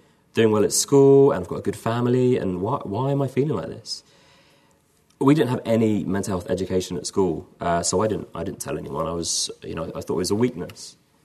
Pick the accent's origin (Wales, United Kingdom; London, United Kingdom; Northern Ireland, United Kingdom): London, United Kingdom; So I'm from London, and I was going to go off to Manchester